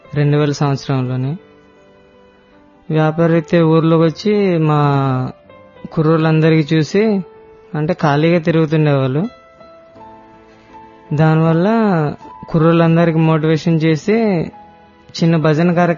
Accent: Kandabamsagudi, Andhra Pradesh, India; విశాఖపట్నం జిల్లా అరకువేలు మండలం కండబంసగుడి గ్రామం నుంచి.

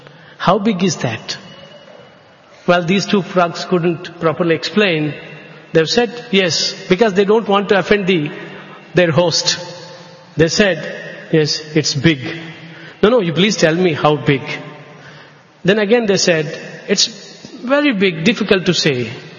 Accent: Andhra Pradesh, India; first language Telugu; English is a second language; I come from a place hardly 60 kilometers from this place. And I have never been to this place. I come from Chittur district. My mother tongue is Telugu.

